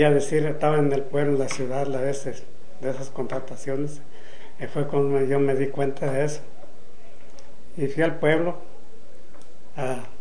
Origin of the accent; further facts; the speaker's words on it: La Paz, Guanajuato, Mexico; born there; Yo nací en un pueblo, salí de La Paz, Guanajuato.